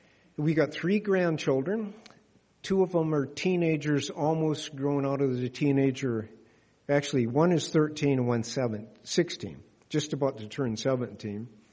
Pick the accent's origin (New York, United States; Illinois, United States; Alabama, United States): Illinois, United States; Let's see, I grew up in Illinois, and I worked for a short time after I got out of school as an engineer.